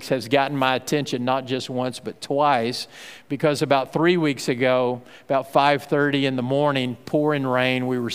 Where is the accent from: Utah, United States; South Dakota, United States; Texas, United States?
Texas, United States; because I grew up out in West Texas, where a lot of times it never did rain back then, you know, and when you're a farmer in West Texas, you believe in the power of God to send rain.